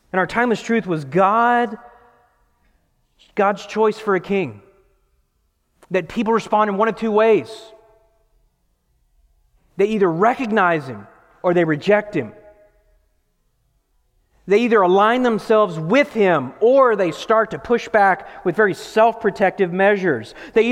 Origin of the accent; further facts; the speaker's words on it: Green Bay, Wisconsin, United States; That's the way it was growing up in Green Bay, Wisconsin, right?